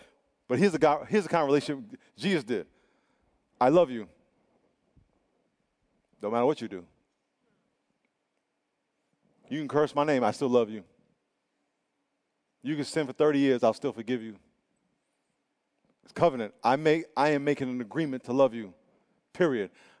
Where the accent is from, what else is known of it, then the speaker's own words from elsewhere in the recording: New York, United States; the one blessing I have is I grew up in New York. Anybody from New York?